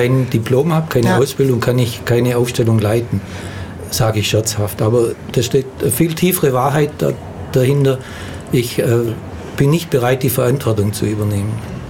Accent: Baden-Württemberg, Germany; Ich bin ja ein Schwabe und ein guter Schwabe

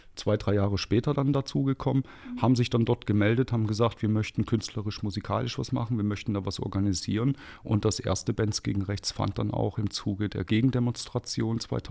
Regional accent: Thuringia, Germany; now in Ulm, Germany; ich bin kein gebürtiger Ulmer, ich komme aus Thüringen

